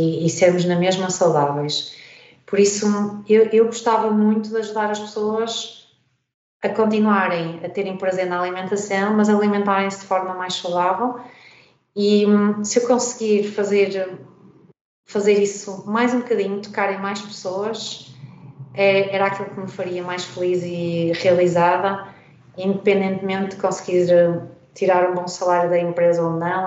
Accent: Portugal; porque eu sou, pronto, sou portuguesa, não é?

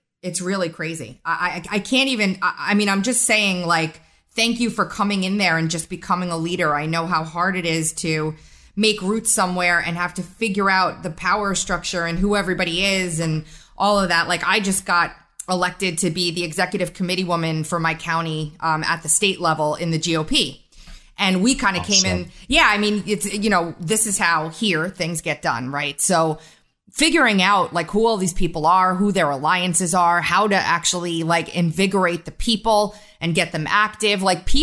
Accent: Massapequa, New York, United States; And I grew up in Massapequa.

